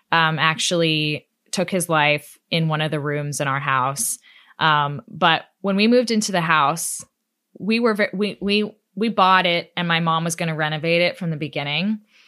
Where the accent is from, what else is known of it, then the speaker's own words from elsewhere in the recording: Austin, Texas, United States; also born or lived in Manhattan; I was born in Manhattan. So I grew up in Austin, Texas.